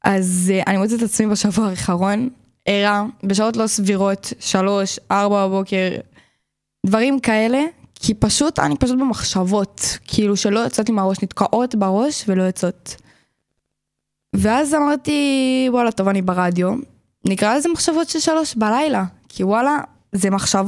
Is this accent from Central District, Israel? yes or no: yes; Ra'anana, Central District, Israel; אני במקור מרעננה, אבא שלי גר בבני ברק כרגע, אני הייתי חרדיה